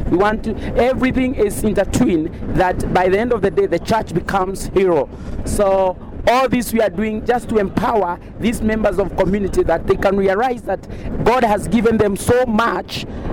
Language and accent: English; Western, Kenya; I grew up in a very humble village west of Kenya, a very small village, and I grew among eight siblings. My father was a peasant farmer